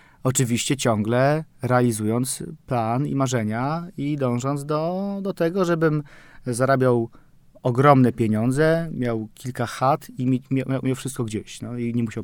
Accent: Szczecin, West Pomeranian Voivodeship, Poland; bo ja w ogóle pochodzę ze Szczecina.

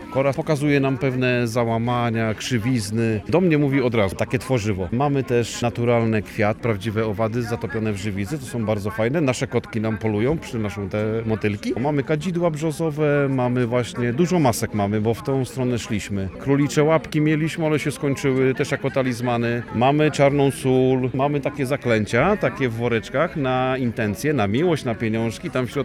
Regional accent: Iława, Warmian-Masurian Voivodeship, Poland; jesteśmy z Iławy i ogólnie jeździmy na różne festiwale, wydarzenia historyczne.

